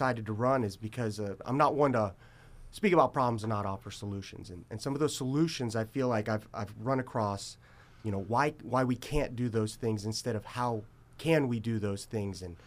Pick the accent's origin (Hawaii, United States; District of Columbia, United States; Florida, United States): Florida, United States; West Palm Beach; moved away as an adult; now in Athens, United States; Actually, hail from West Palm Beach, Florida. Okay. Came up for college to play baseball here in 2002 and immediately fell in love with Athens.